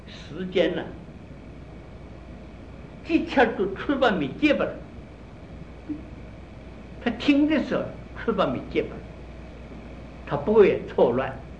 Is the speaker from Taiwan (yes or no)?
no; China; 我们中国人讲你叫什么名字，这个名字才一定要认为字的。